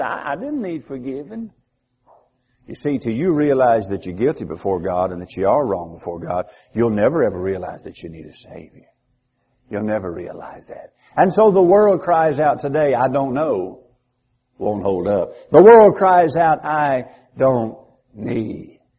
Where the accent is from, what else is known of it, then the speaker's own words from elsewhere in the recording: United States; I'm a good human being. I'm an American.